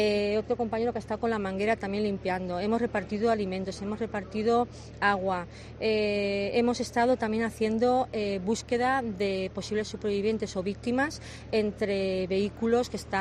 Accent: Spain; es increíble cómo somos los españoles.

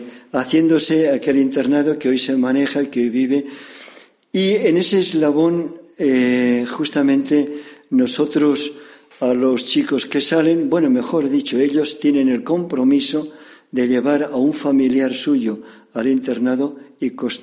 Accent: Monfarracinos, Castile and León, Spain; now in Casma, Peru; soy de Monfarracinos y estoy en un asilo en Casma, una ciudad cerca de Chimbote, en Perú

